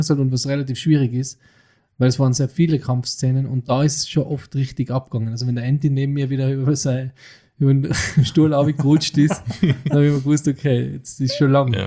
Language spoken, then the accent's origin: German; Innsbruck, Tyrol, Austria; ist ja Institution bei uns in Innsbruck, oder es ist das einzige Kino, was es immer schon gibt, oder?